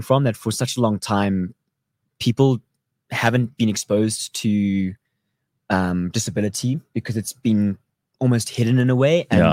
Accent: Karoo, South Africa; I'm actually from the Karoo.

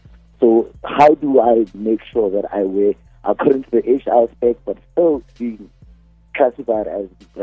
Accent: Tembisa, Gauteng, South Africa; I'm from Tembisa.

